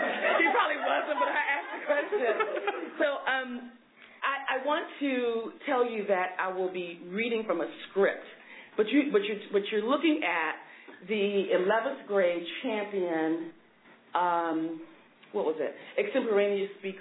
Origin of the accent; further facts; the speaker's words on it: Fernandina Beach, Florida, United States; born there; to a fisherman and a housewife. I was born in Fernandina Beach, Florida, which is about 25 miles from St. Mary's, Georgia.